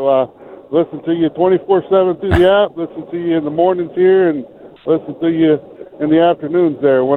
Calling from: Iowa, United States; Truck driver, I'm actually calling from Iowa.

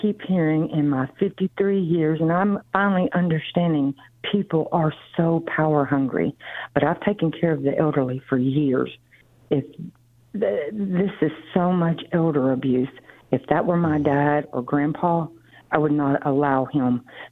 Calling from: Arkansas, United States; I'm calling from Arkansas.

